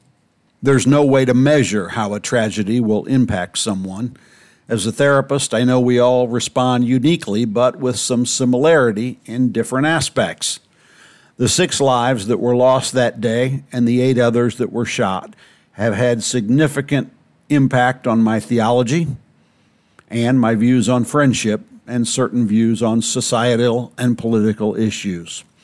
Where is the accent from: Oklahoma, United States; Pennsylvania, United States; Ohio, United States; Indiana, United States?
Indiana, United States; You see, I'm from Indiana, a place where hoops is king, and the next biggest sport is a distant second place.